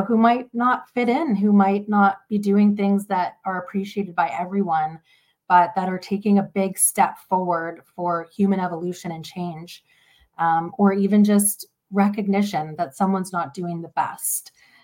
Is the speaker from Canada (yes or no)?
yes; Canada; we're at this amazing place in this juncture of, you know, being Canadian